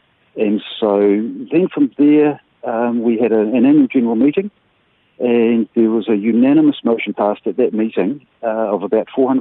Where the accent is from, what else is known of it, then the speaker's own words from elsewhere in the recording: Paraparaumu, Wellington, New Zealand; I'm a builder from Parapara Umu. We don't have experience in the sort of political argy-bargy that goes on.